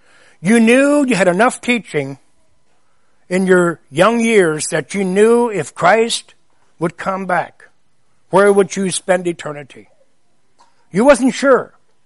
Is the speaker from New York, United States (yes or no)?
yes; New York, United States; Where I grew up in New York State, we had a lot of snow.